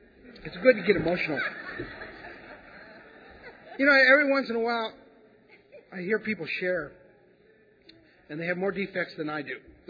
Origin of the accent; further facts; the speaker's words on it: California, United States; I grew up in Southern California.